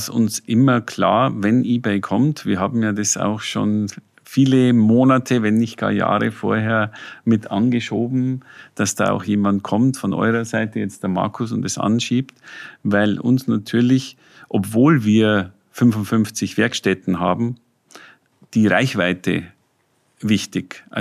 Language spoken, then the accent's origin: German; Bavaria, Germany; also ich komme selber aus der Oberpfalz, sehr strukturschwache Gegend